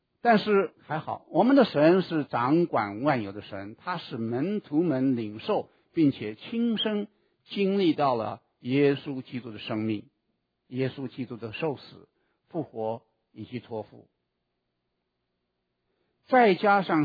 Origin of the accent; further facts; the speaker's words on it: China; 那么你就像我们中国人讲的，天高皇帝远